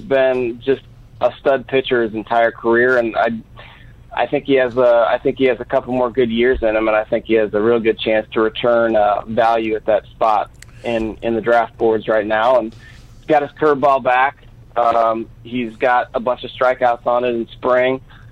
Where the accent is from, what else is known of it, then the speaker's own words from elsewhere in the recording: St. Louis, Missouri, United States; I just attacked on 314 at the end since I'm from St. Louis.